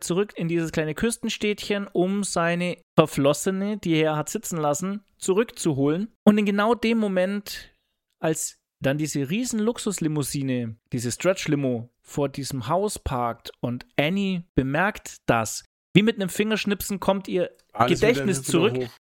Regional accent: Bavaria, Germany; Wie man bei uns in Bayern sagt, so richtige Lausburm.

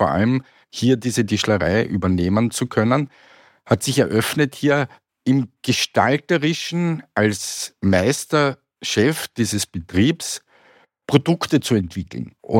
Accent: Vienna, Austria; born there; gestartet hat meine Selbstständigkeit am 20.02.1964 mit meiner Geburt in Wien

